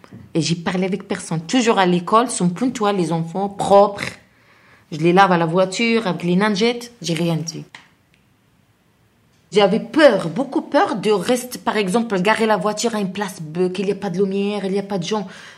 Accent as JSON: {"language": "French", "country": "Morocco", "tie": "born there", "also_born_or_lived": "Italy / Spain", "second_language": "French", "moved": "yes", "said": "j'ai 37 ans, je suis née au Maroc, je suis mère de 3 enfants. Moi, je viens de l'Italie. J'ai passé en Italie 19 ans. J'étais arrivée en Italie en 1997."}